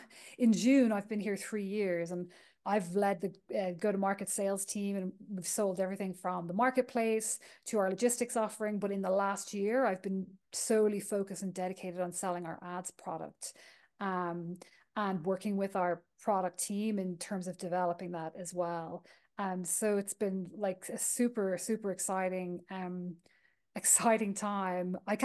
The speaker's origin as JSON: {"language": "English", "country": "Ireland", "moved": "as an adult", "lives_now": "United States", "said": "I'm originally from Ireland, which you might pick up as I talk."}